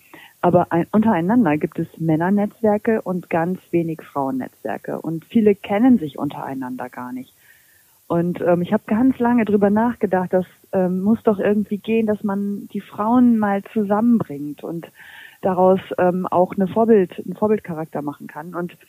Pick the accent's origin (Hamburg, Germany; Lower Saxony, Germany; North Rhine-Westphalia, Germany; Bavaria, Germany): Lower Saxony, Germany; ich bin ja also auch ein Kind der Region. Ich komme zwar aus dem Landkreis Kloppenburg, habe gearbeitet in Flechtau und auch in der Region eigentlich immer.